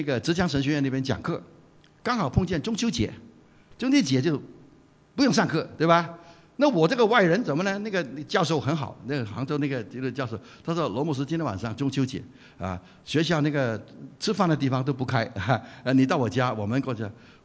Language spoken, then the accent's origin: Chinese; Hong Kong; 我65岁退休，我是香港人